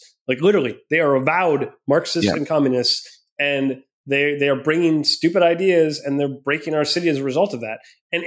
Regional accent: Minnesota, United States; Cause I grew up in Minnesota. I'm a Midwestern kid.

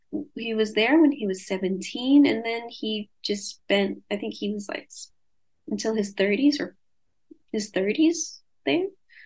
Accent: Sydney, New South Wales, Australia; a lot of the Vietnamese people growing up in Sydney

